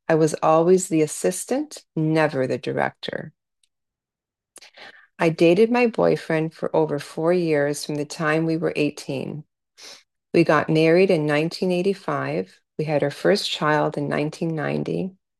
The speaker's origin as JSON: {"language": "English", "town": "Toronto", "region": "Ontario", "country": "Canada", "tie": "born there", "said": "I was born in 1961 in Toronto."}